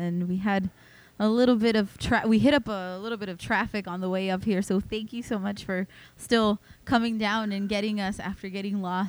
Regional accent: California, United States; Since I'm from California

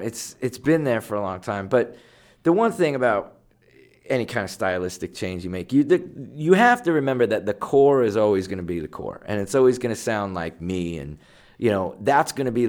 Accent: New Jersey, United States; So I thought to myself, well, me being an American kid from New Jersey, these guys were taking music from here and bringing it back over there

